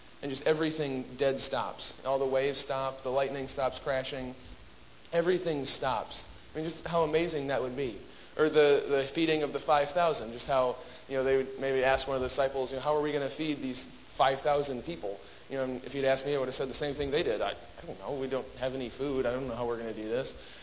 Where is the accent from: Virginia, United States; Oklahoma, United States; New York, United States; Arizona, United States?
Arizona, United States; Tucson; I come from Tucson, Arizona, where we have rivers that don't have water in them.